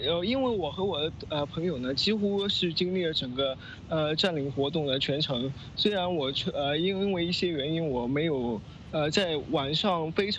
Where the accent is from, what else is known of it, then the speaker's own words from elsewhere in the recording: Hong Kong; 我们作为香港的年轻人呢，我们生于此，长于此，对香港是有深厚的感情和对香港人的身份是有一种认同